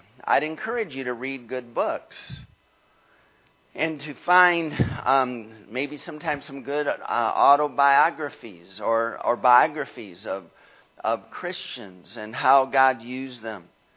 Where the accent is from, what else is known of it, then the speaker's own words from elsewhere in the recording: Michigan, United States; Well, I'm from Michigan.